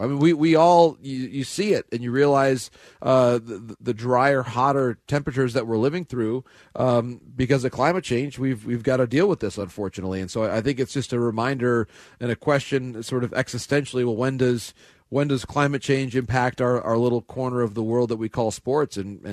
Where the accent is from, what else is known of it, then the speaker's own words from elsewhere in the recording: Midwest, United States; and so being a Midwesterner, I made the executive decision